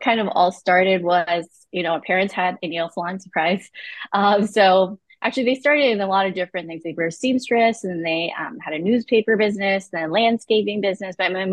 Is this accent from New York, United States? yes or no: no; California, United States; And then growing up in Sonoma County, you know, lots of fresh dairy.